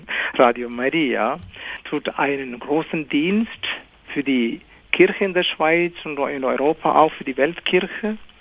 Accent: Kerala, India; first language Malayalam; German is a second language; meine Muttersprache ist Malayalam, das ist Kerala-Sprache.

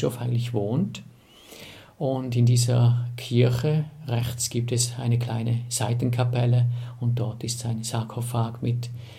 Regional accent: Tübach, St. Gallen, Switzerland; ich bin aufgewachsen in Tübach, war dort Ministrant und durch den Ministrantendienst ist in mir der Wunsch gereift, in ein Kloster einzutreten, um Priester zu werden.

